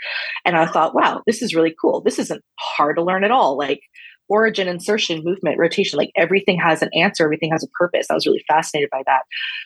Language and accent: English; Los Angeles, California, United States; moved away as an adult; I was like, well, I'm far away from Los Angeles and I don't know how I'm ever going to get back.